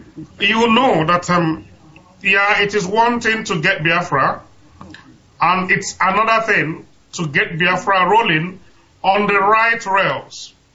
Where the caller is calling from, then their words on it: London, United Kingdom; I'm calling from London.